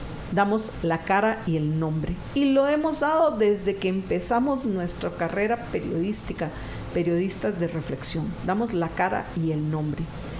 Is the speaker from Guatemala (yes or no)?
yes; Guatemala; como ciudadanos guatemaltecos